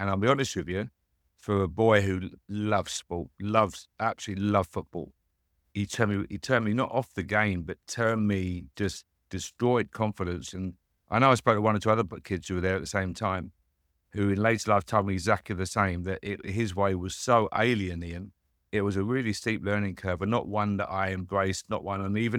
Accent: London, United Kingdom; I was a London boy, born and bred in London.

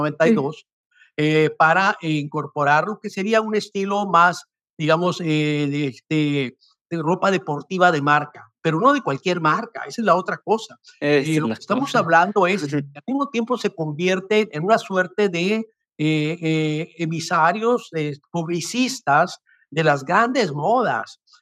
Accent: Tecate, Baja California, Mexico; yo crecí con los Levi's, con la camisa de mezclilla, con sombrero y con botas, porque en mi pueblo Tecate hay muchos ranchos y vamos a montar. Hay una cultura vaquera muy fuerte en el norte.

